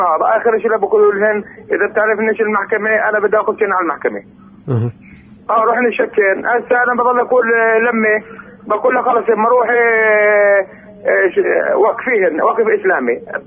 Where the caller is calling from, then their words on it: Talfit, West Bank, Palestine; بحكي معك من تلفيت قضاء نابلس